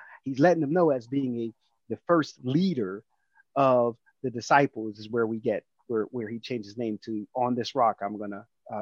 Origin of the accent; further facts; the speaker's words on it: United States; When we kind of go somewhere, the first thing we say is we're American, and we have that pride